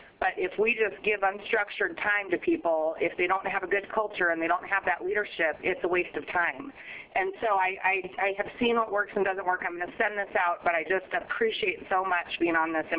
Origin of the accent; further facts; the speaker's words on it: Kodiak, Alaska, United States; not only have I worked in rural Alaska, but I've worked throughout the state, and I'm from Kodiak originally. I love Alaska.